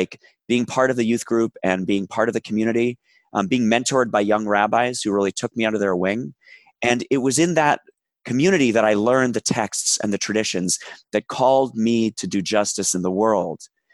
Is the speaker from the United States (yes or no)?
yes; New York City, New York, United States; So I grew up in New York City, very active in a Reform Jewish synagogue.